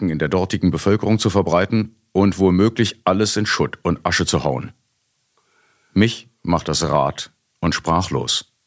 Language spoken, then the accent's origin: German; Munich, Bavaria, Germany; Ich habe als Kind in München noch Kriegsruinen und Bombengrundstücke gesehen.